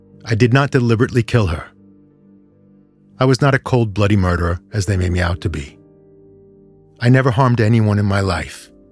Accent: the South, United States; I am from the South. I knew black and white people was fighting in the South.

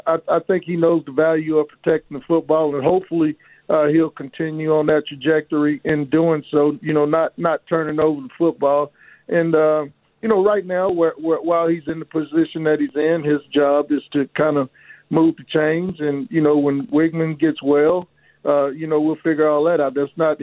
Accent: Texas, United States; I'm originally from Texas, so my mom and my sisters and my aunts and uncles, all of them live in the Dallas area

